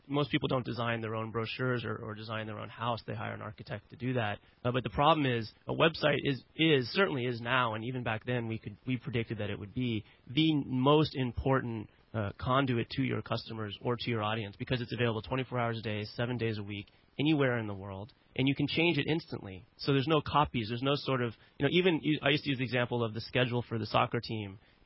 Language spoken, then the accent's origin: English; Kansas, United States; I mean, I'm a kid from Kansas. I never went to business school.